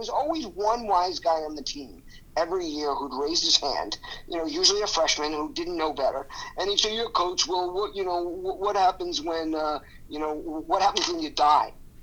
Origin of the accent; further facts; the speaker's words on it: Oceanside, New York, United States; I grew up in Oceanside, Long Island, which is the South Shore of Long Island.